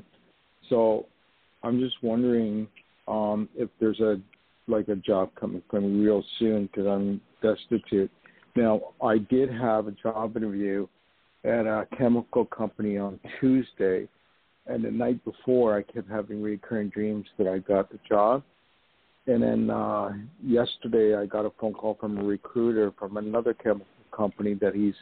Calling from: New York, United States; also born or lived in Los Angeles, United States; I'm calling Los Angeles, where I used to live. No, I'm calling from New York.

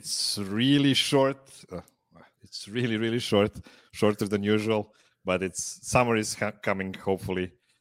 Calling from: Pančevo, Vojvodina, Serbia; English is a second language; I'm calling from Pančevo, Serbia.

